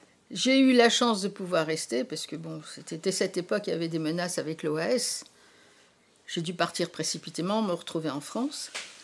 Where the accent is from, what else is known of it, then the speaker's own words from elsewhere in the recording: Oran, Oran Province, Algeria; born there; moi, je suis née à Oran, dans une famille populaire espagnole, et avec même des grands-mères dont une ne parlait qu'espagnol.